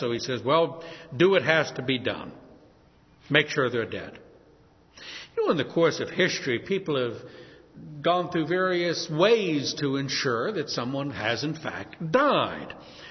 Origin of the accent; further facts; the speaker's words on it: New Orleans, Louisiana, United States; I was born and raised in New Orleans. We had Mardi Gras every year.